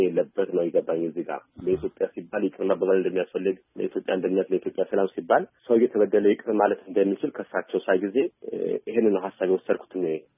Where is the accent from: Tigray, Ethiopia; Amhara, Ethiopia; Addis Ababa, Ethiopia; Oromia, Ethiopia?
Amhara, Ethiopia; Debre Birhan; ልጅ እያለን ተወልጄ ያደግኩት ደብረ ብርሃን አካባቢ ነው